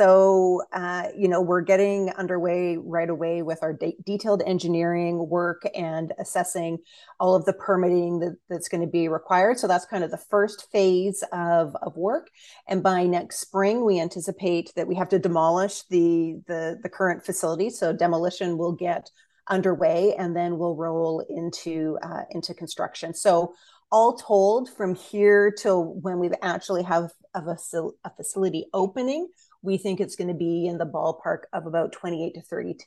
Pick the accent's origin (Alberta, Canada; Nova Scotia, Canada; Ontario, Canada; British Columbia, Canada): British Columbia, Canada; and, you know, we think that that's something that as British Columbians, we can all be proud of.